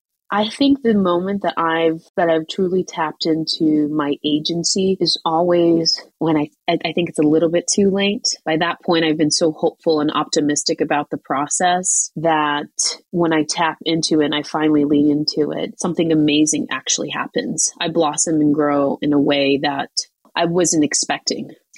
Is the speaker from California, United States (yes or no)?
no; Boston, Massachusetts, United States; now in Amsterdam, Netherlands; I was born in America. I also claim Boston, Massachusetts. But I'm a first generation Cape Verdean American